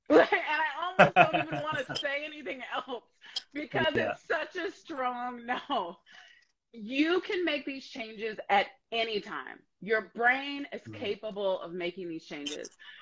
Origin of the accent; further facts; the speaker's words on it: South Carolina, United States; But I'm originally from South Carolina, or the South, in the U.S., for those of you who are not from the States.